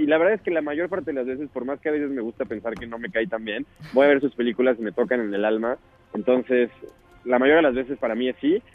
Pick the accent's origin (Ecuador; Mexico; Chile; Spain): Mexico; y a veces se nos olvida como mexicanos eso siento.